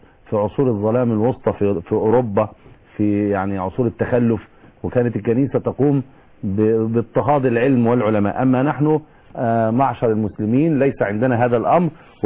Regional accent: Egypt

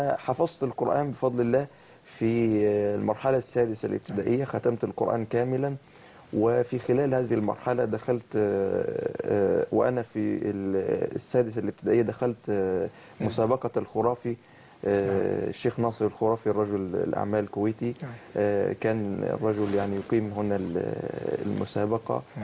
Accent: Egypt; اجرى اتصالات بكتير من المشايخ حتى المشهورين عندنا في مصر

